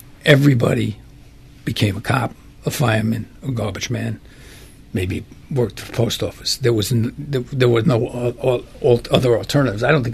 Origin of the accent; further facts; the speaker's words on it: Bronx, New York, United States; I grew up in the Throgs Neck section of the Bronx.